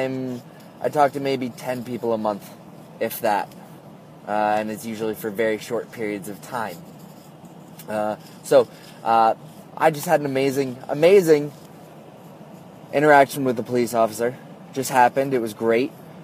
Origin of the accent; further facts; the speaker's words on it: New Jersey, United States; now in Vermont, United States; I'm from New Jersey, where if I had said that to a New Jersey cop